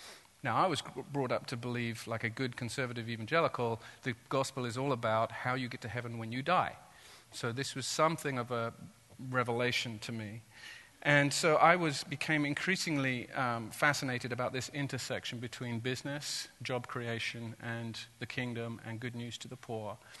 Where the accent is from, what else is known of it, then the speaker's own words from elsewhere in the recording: Santa Cruz, California, United States; I come from Santa Cruz, by the way.